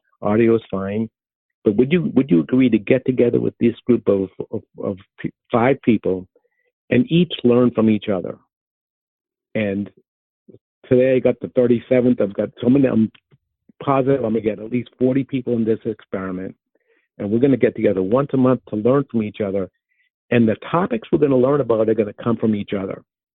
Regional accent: Boston, Massachusetts, United States; accent: Boston; so ROR is very difficult for me to pronounce with my Boston accent.

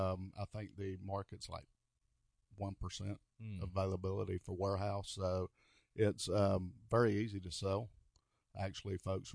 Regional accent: Atlanta, Georgia, United States; now in Savannah, United States; I'm from Atlanta, Georgia, originally. I grew up there. I went to high school there.

